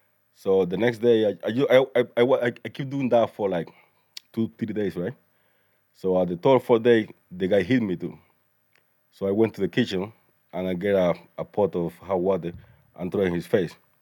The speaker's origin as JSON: {"language": "English", "region": "Sancti Spíritus", "country": "Cuba", "tie": "born or raised there", "also_born_or_lived": "Ciego de Ávila, Cuba", "said": "I grew up in Santo Espíritu. It's those two places are like in the center of Cuba."}